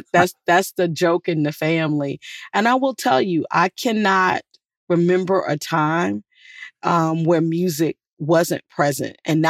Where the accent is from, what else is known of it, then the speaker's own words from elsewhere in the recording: Danville, Virginia, United States; who ironically was from my hometown of Danville, Virginia